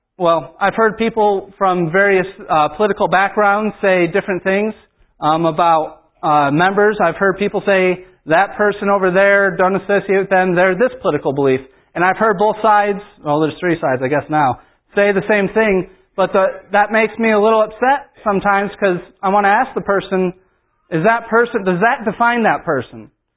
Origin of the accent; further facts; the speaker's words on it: New York, United States; moved away; Well, when I grew up in New York, there was this park, and it was called Allen Park.